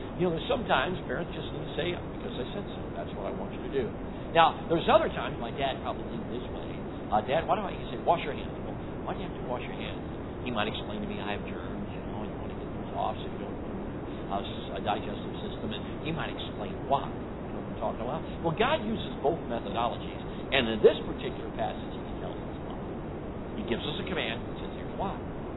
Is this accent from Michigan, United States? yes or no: no; Chicago, Illinois, United States; Okay, but anyway, I grew up in Chicago, and I've never been mugged.